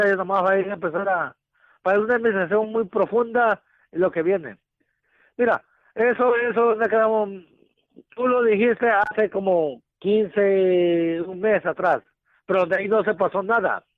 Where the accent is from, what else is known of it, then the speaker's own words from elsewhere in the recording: Mexico; now in United States; yo soy mexicano, Alex. Soy aquí de Sur Carolina.